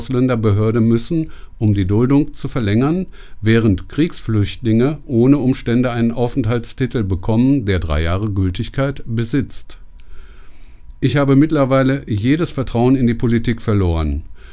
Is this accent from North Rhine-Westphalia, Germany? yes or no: yes; Essen, North Rhine-Westphalia, Germany; Dabei bin ich doch hier in Essen geboren. Ich bin aufgewachsen in Essen